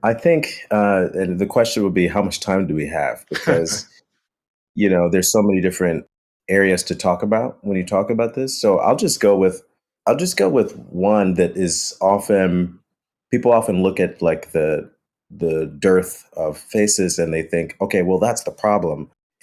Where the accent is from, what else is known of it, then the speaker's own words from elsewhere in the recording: Chicago, Illinois, United States; even when I was growing up in Chicago, the only reason I got an opportunity to play music was mainly because there was a music program started specifically because music was taken out of the public schools in Chicago.